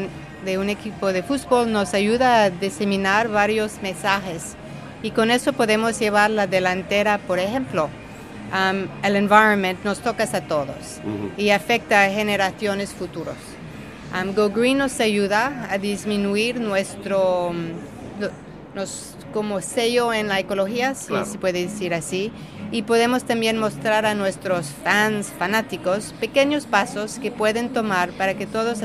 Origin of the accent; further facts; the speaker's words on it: Mexico; born there; also born or lived in London, United Kingdom; Nací en México, viví en Londres, entonces soccer era lo que me gustaba.